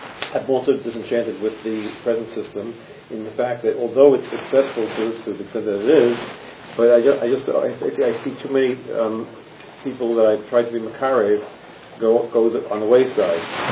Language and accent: English; Brooklyn, New York, United States; let's say, I come from Brooklyn, so Yeshiva Flatbush.